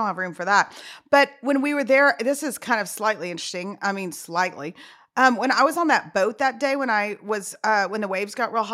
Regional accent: United States; And so me, because I'm so American and we think everything's so centric around us

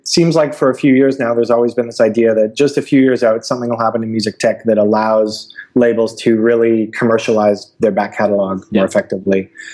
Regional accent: Canada; as a Canadian

